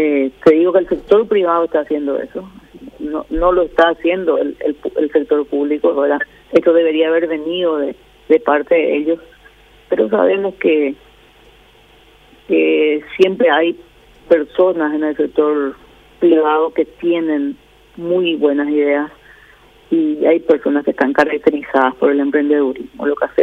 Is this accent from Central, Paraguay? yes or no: no; Ciudad del Este, Alto Paraná, Paraguay; yo soy de Ciudad del Este, la situación de Ciudad del Este es calamitosa.